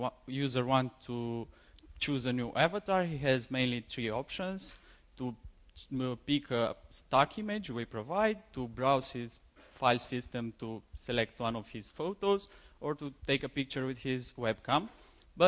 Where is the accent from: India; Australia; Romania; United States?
Romania; I'm from Romania